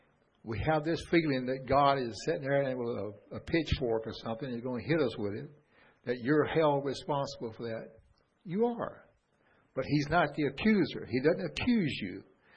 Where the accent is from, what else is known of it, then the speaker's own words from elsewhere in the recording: New Orleans, Louisiana, United States; and I grew up in New Orleans from fourth grade on up, on the streets